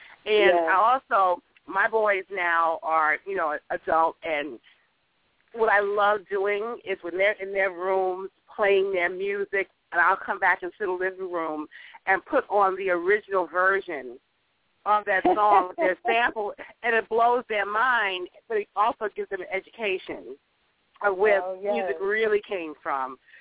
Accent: New York, United States; I am also from New York, grew up listening to Frankie Crocker, WWRL.

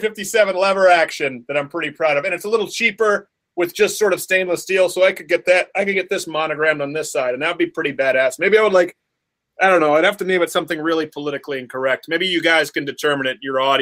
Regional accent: Canada; And so I was raised in Canada.

